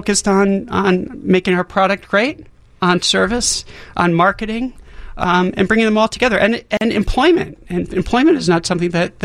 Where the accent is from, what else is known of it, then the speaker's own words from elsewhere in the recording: New Haven, Connecticut, United States; I grew up in New Haven, went to school there. My three brothers, my folks, and we grew up eating this great pizza in New Haven.